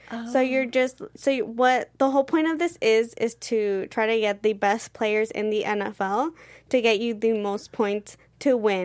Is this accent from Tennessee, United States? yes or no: no; San Diego, California, United States; But I was originally a San Diego Chargers fan because I am born and raised in San Diego.